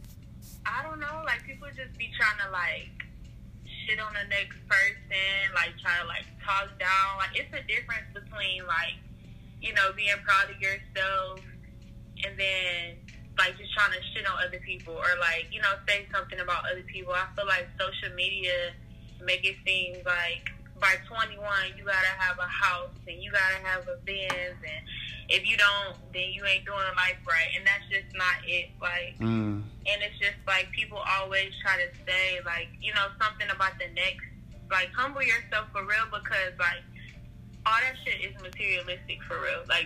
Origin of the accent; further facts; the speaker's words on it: Flint, Michigan, United States; I'm from Flint, Michigan.